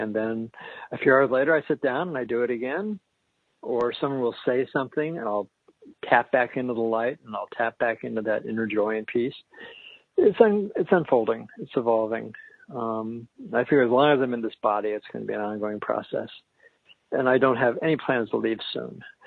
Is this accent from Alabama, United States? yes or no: no; Denver, Colorado, United States; I was raised in Denver as a Reformed Jew